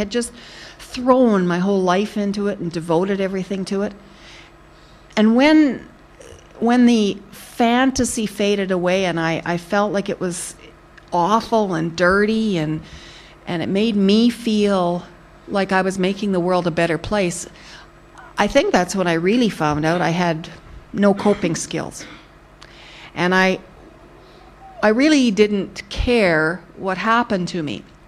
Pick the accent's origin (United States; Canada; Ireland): Canada; Alberta; I went to a year at college in my hometown, and then went into the capital city in Edmonton.